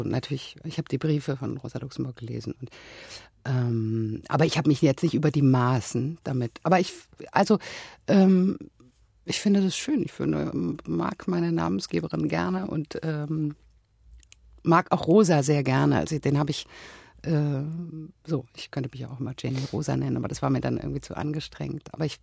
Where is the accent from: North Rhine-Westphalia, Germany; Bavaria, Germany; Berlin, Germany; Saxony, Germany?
Berlin, Germany; born there; Ich wurde in einem Krankenhaus in Spandau geboren